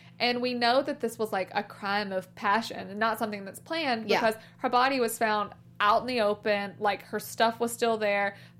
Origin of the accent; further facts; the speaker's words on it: Alabama, United States; I'm from Alabama.